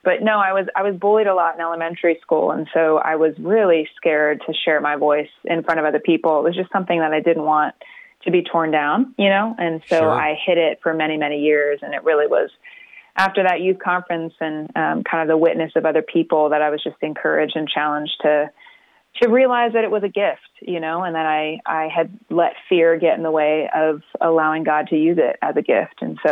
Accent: Florida, United States; now in Nashville, United States; No, we moved here about 5 years ago now. We grew up in Florida. Both my husband and I met in church back in the day and when we were teens and, moved our way up to Nashville, Tennessee just a few years ago.

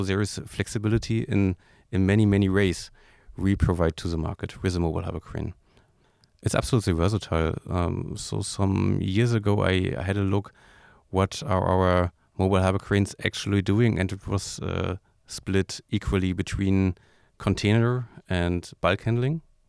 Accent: Rostock, Mecklenburg-Vorpommern, Germany; I was born in Rostock, so I'm glad to work here.

